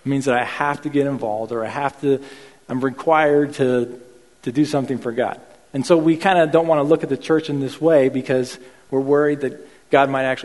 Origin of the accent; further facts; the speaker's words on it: Argentina; You know, growing up in Argentina, I think there was three things in my life that I always did.